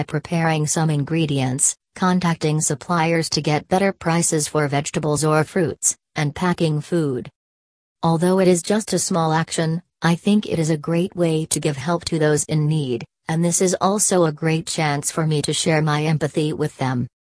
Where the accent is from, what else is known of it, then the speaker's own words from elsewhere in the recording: Dong Thap, Vietnam; in my hometown, Dong Thap Province